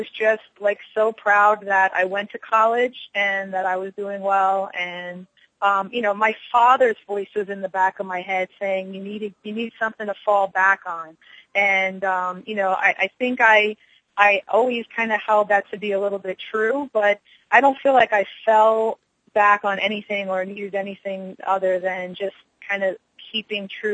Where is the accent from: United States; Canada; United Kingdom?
United States; New Jersey; Life in Jersey was great for me. I was a typical young tomboy, I should say.